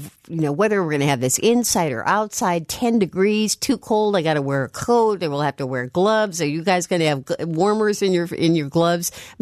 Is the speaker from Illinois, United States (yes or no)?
yes; Illinois, United States; I absolutely love Abraham Lincoln, and I'm from Illinois.